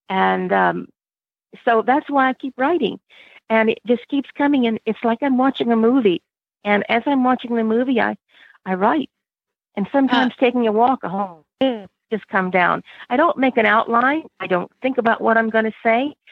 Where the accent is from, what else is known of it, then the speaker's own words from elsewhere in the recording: South Carolina, United States; I grew up in the South, in the South Carolina. It's my heritage.